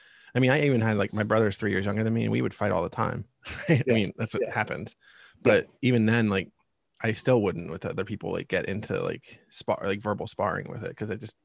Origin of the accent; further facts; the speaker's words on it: Reading, Pennsylvania, United States; I'm born and raised in Reading, Pennsylvania, and, you know, 37, so been around a little bit.